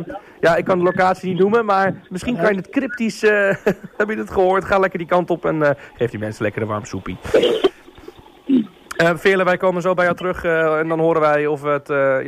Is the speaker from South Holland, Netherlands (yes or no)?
yes; Rotterdam, South Holland, Netherlands; Wij als Rotterdammer snappen die wel.